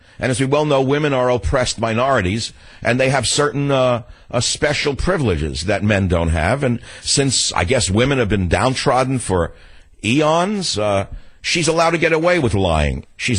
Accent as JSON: {"language": "English", "town": "New York City", "region": "New York", "country": "United States", "tie": "born or raised there", "said": "since I grew up on Cuban music in New York City."}